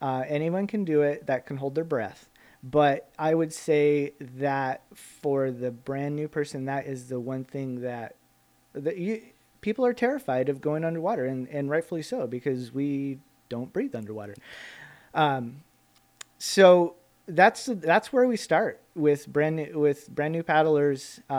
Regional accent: Anchor Point, Alaska, United States; And that's probably because I grew up in Anchor Point, and it's a great place.

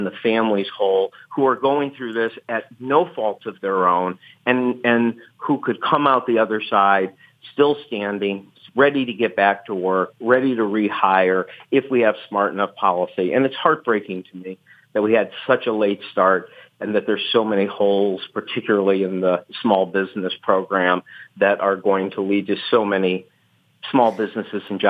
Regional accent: Ann Arbor, Michigan, United States; Oh, well, you know, I grew up in Ann Arbor

